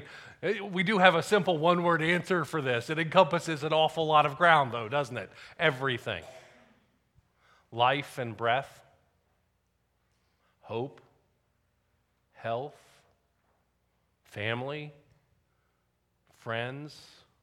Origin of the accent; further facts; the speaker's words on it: North Carolina, United States; Growing up in North Carolina, we went down to the beach most years